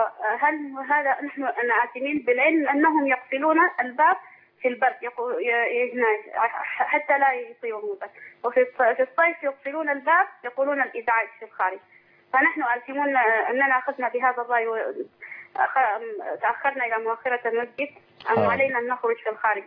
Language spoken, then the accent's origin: Arabic; Saudi Arabia; أنا من السعودية